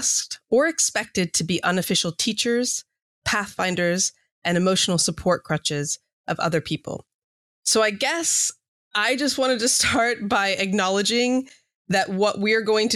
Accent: United States; I mean, as an American, it was something of an American phenomenon and an American long overdue reckoning.

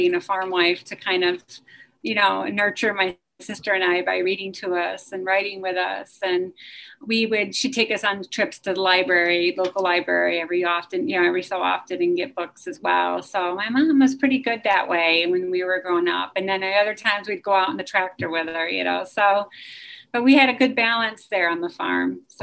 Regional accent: Cooperstown, New York, United States; I was born in Cooperstown, New York. So central New York area, you know, I don't know if I want to give the year, but it was back in the, 1970. And I grew up on a dairy farm

